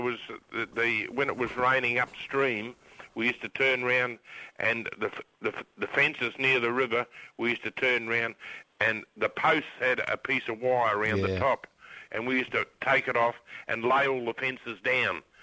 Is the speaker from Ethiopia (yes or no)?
no; New Zealand; also born or lived in Tasmania; now in Australia; Oh, I come from New Zealand originally, but I was in Tasmania